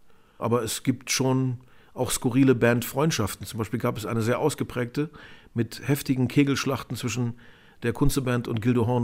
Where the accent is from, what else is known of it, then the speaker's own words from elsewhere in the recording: Alte Picardie, Lower Saxony, Germany; als kleiner Junge in Alte Picardie, 3-4 Jahre alt